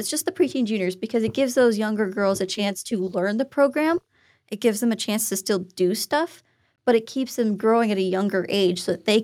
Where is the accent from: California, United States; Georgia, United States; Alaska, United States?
California, United States; Lakeside; now in Texas, United States; So I started back in my hometown of Lakeside, California. Yes, fun fact, I'm from California originally.